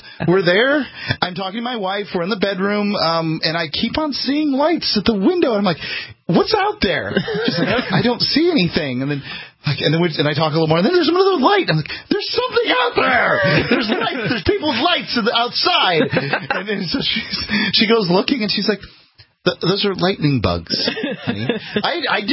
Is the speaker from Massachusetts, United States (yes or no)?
no; Florida, United States; I'm from Florida. What you need to know about Florida for this story is we don't have lightning bugs.